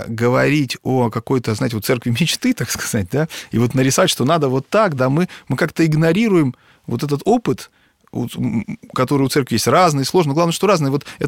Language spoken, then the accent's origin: Russian; Kostanay, Kostanay Region, Kazakhstan; вспоминал свою там вот мой родной город Кустанай в Северном Казахстане